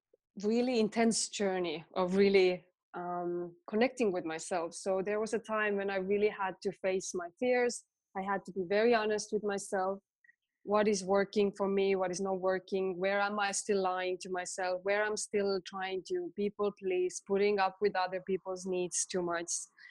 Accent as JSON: {"language": "English", "country": "Estonia", "accent": "Estonian", "second_language": "English", "said": "By the way, I'm still having troubles pronouncing it. It's my Estonian accent."}